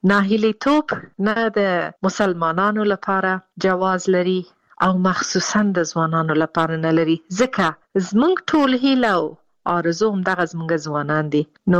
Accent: Afghanistan; moved away; او دا چې زه د افغانستان باندې یم، زه ورځ شمیرم چې زه بیرته کله خپل ملک ته ځم او بیرته خپل ټاټوبې خپل خلکو سره

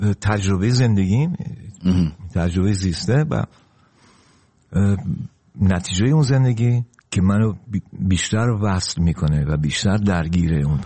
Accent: Iran; born there; ناراحت نیستم که چرا در ایران به دنیا اومدم،

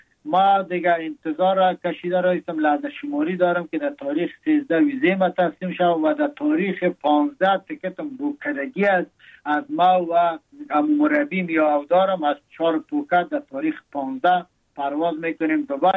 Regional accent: Afghanistan; now in Thailand; که یادم میاد مردم افغانستان، وطنم، دوری از وطن، مسافرت بر من رنج است، بر من تشویش است.

